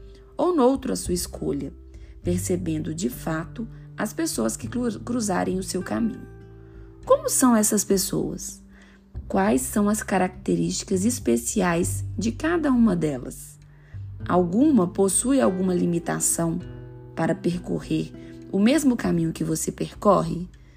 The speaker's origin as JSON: {"language": "Portuguese", "region": "Minas Gerais", "country": "Brazil", "said": "E você há de concordar comigo, mesmo não sendo mineirinha como euzinha aqui."}